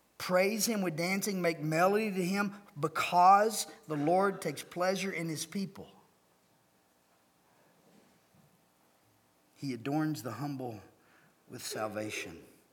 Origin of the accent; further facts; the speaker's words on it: Kentucky, United States; I grew up in Eastern Kentucky, right? So I don't remember anybody ever dancing in church